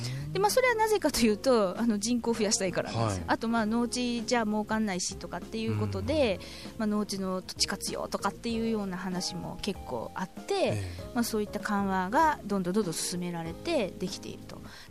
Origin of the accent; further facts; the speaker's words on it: Kansai, Japan; 私関西出身なんですけれども